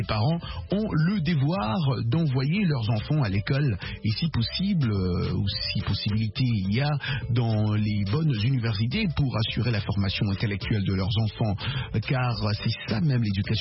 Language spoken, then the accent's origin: French; Dimbelenge, Kasaï-Central, DR Congo; on salue tous nos amis qui nous captent aussi et partout là-bas et surtout chez moi à Dimbelenge.